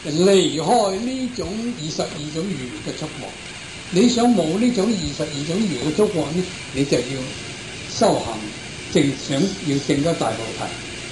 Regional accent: China; 我哋中國人啊叻啊，有個指南針啊

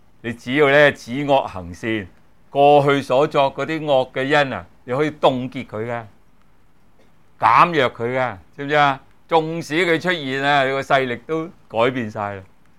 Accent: China; 我哋中國人好興講呢句説話噶嘛，係咪？

